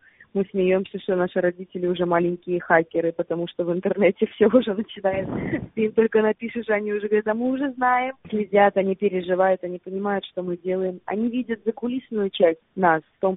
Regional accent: Saint Petersburg, Russia; я родом из Санкт-Петербурга.

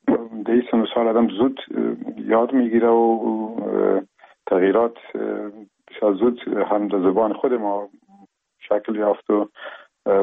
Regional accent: Afghanistan; first language Pashto; Persian is a second language; وقتی خوست رفتیم مشکلی نبود چون زبان مادری ما پشتو بود و در او جایی که ما کلان شدیم به اصطلاح ما دو زبانه کلان شدیم

